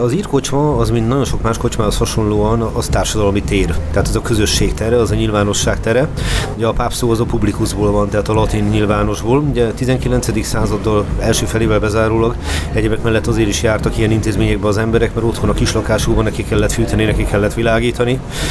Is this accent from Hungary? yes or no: yes; Hungary; magyarként ott az embernek nagyon dobban a szíve, hogy a Liberty Square-en egy ilyen szobor áll.